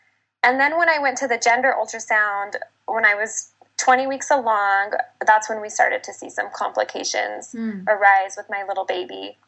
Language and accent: English; Salt Lake City, Utah, United States; I grew up in Salt Lake City, Utah.